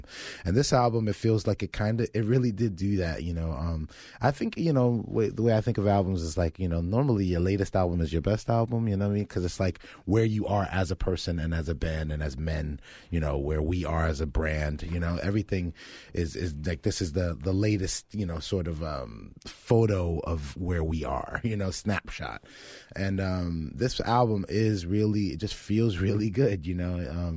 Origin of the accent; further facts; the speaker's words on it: Florida, United States; you had mentioned that, you know, we grew up near Stoneman Douglas